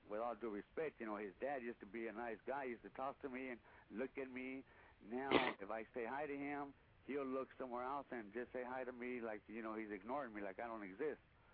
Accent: Los Angeles, California, United States; Of course, I was from South Central LA, and he was from East LA.

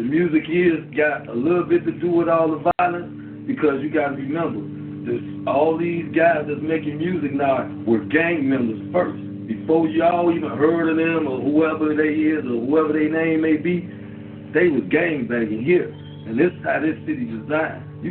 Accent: United States; I'm from the South Side. I grew up, born, raised here.

